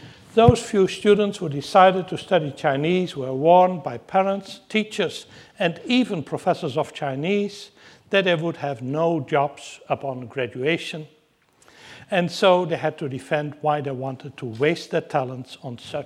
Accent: the Northeast, Netherlands; I grew up in the Dutch countryside in a small village in the northeast

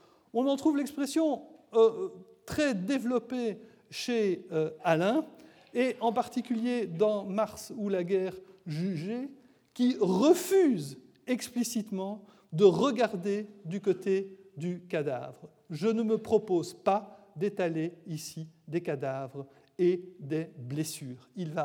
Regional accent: Belgium; jusqu'à ma génération, même chez nous en Belgique, nous lisions au lycée Dorgelès

